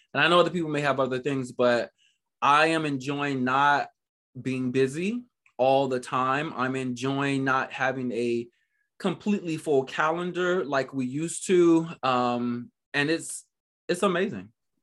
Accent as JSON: {"language": "English", "town": "Miami", "region": "Florida", "country": "United States", "tie": "born or raised there", "also_born_or_lived": "Germany", "moved": "as an adult", "said": "So, you know, I'm born and raised in Miami, and I left Miami I joined the military, then the army in 2001"}